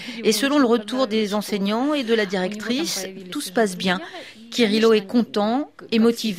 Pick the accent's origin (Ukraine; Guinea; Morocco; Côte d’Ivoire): Ukraine; Donbas; French is a second language; now in France; Je viens du Donbass, là où c'est le plus chaud.